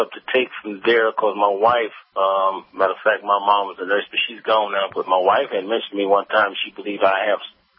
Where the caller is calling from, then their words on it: Hillsboro, Texas, United States; also born or lived in Houston; so I'm in Texas, and I moved from Houston to Hillsboro, Texas.